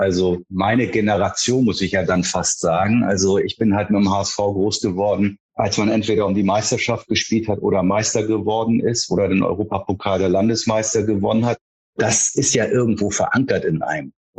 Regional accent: Hamburg, Germany; Also ich bin in Wandsbek aufgewachsen

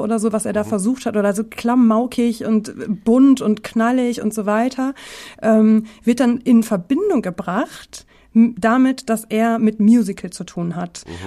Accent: Dortmund, North Rhine-Westphalia, Germany; weil er natürlich gebürtig aus Dortmund kommt, so wie ich. Und quasi direkt aus dem Stadtteil, neben dem Stadtteil, in dem ich groß geworden bin.

